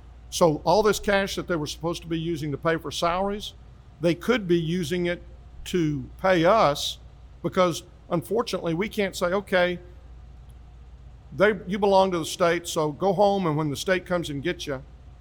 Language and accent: English; Grand Prairie, Texas, United States; now in Hurst, United States; I grew up in Grand Prairie, part of Dallas County.